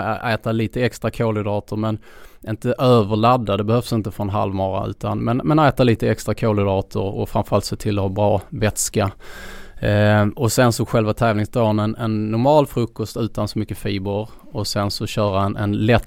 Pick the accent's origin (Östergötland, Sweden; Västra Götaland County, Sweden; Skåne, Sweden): Skåne, Sweden; även om jag är skåning